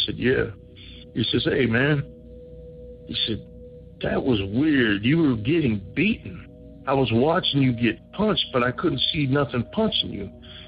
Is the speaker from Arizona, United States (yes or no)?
yes; Arizona, United States; Yes, I am full-blooded Native American. And I am from Indian Reservation in Arizona.